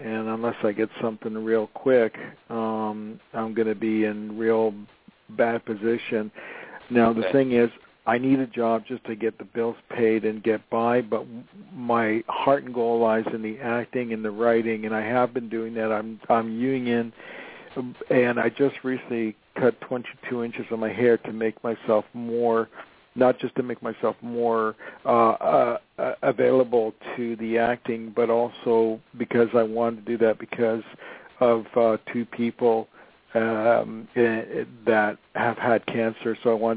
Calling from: Los Angeles, California, United States; I'm calling from Los Angeles, and I just want to see what Rick picks up.

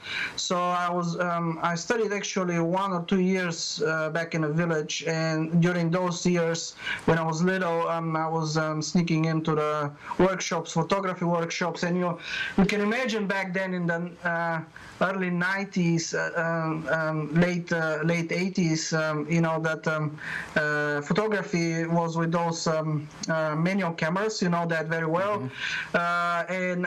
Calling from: Perth, Western Australia, Australia; Yeah, I'm calling from Perth, Western Australia.

